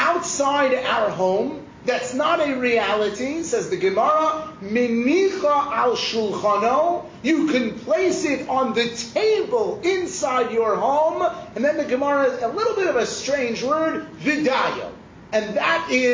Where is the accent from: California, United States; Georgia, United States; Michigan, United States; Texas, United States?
California, United States; Los Angeles; I grew up in Los Angeles, where on Hanukkah it's 80 degrees, and on Pesach it's 80 degrees, and in Sukkot it's 80 degrees, right?